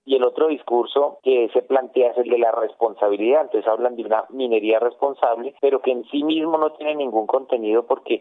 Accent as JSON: {"language": "Spanish", "country": "Colombia", "said": "porque todos somos colombianos, somos hijos de esta tierra"}